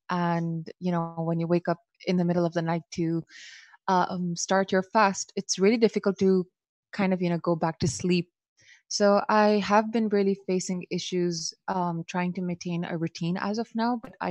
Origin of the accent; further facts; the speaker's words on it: Dubai, United Arab Emirates; I am from Pakistan, but I have been born and brought up here in Dubai.